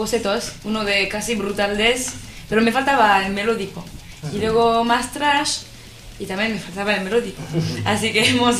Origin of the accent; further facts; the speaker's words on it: France; Spanish is a second language; yo soy francesa y vamos a ir a tocar en Burdeos